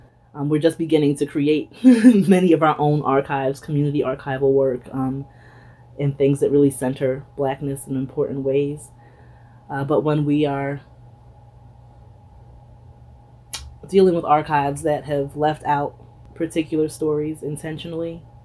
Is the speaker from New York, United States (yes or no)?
no; Philadelphia, Pennsylvania, United States; born there; I'm from Philly, so it was really awesome to be there as a doc student a few years ago because I was born there but didn't really grow up there.